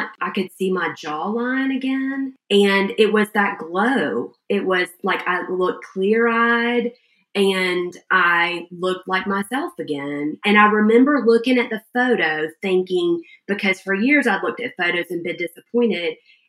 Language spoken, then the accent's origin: English; Georgia, United States; I'm from Georgia. We're both Southerners.